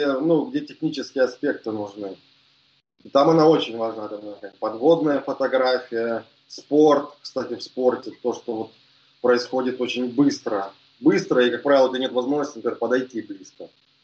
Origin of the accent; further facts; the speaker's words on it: Stavropol Krai, Russia; Ставрополье